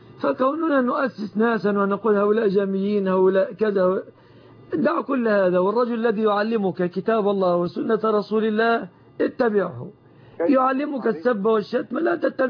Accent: Egypt; بلادنا مصر

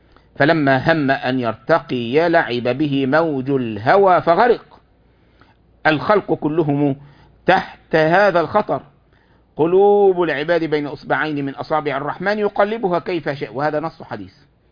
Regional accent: Egypt; مرة من المرات لما حصل عندنا في مصر اللي حصل في ربع العدوية والناس قتلوا وكده

